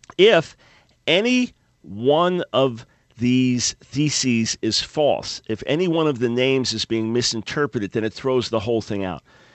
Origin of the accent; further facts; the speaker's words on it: New York, United States; accent: New York; And I was born in Manhattan, raised on Long Island. I've lost a good part of my New York accent, but not my New York attitude.